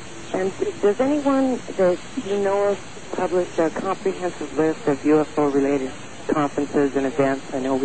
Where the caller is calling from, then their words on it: Reno, Nevada, United States; I'm calling from Reno.